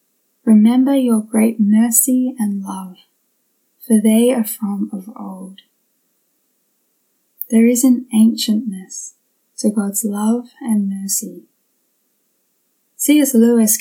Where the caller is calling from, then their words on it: Sydney, New South Wales, Australia; also born or lived in Vancouver, Canada; I am joining you from Sydney, Australia. I was worshipping with Grandview in Vancouver until mid-2019